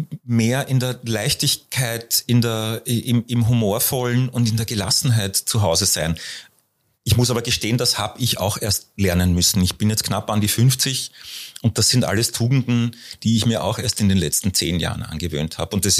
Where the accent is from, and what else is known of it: Austria; moved away as an adult; also born or lived in Hamburg; now in Berlin, Germany